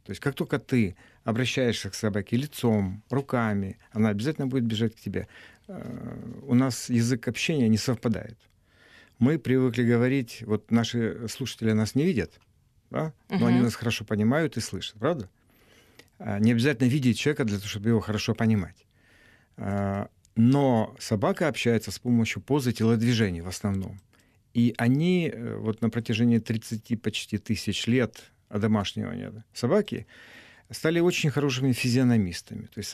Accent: Cherkasy, Cherkasy Oblast, Ukraine; в моем родном городе, где я родился, в Черкасах

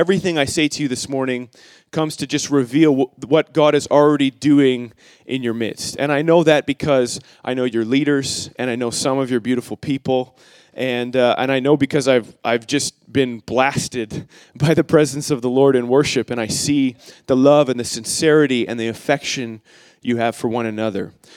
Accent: Canada; Please listen to their funny accents, to my funny accent. We just want to build a bridge between our culture and yours. Everything you've heard about Canada is true. We are raised on maple syrup and bacon.

